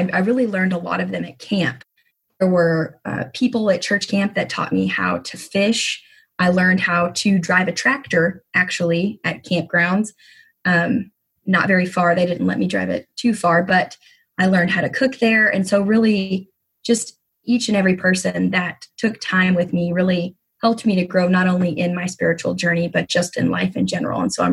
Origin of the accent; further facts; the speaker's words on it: Oklahoma, United States; And even though I grew up in Oklahoma, which is a very conservative area, when I was at school, there were a lot of people that church just wasn't on their radar.